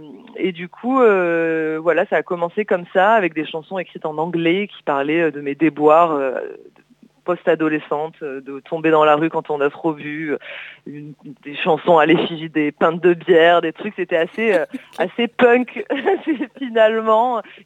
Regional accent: Hyères, Provence-Alpes-Côte d'Azur, France; je suis du Var, je suis née à Hyères

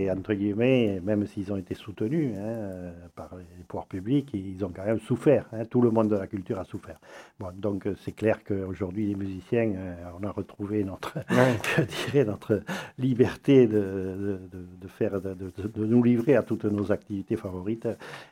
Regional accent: Occitanie, France; Alors, le graille, chez nous, dans le Haut-Languedoc, on l'associe à une cornemuse qui est la plus grande, grosse cornemuse du monde

